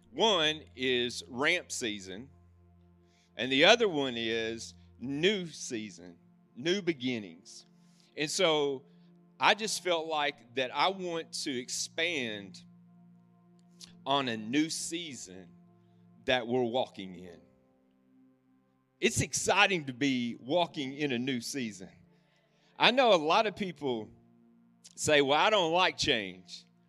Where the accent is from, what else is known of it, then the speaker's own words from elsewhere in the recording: Paducah, Kentucky, United States; this is home. We grew up in Paducah. In 2004, God called us into the northern land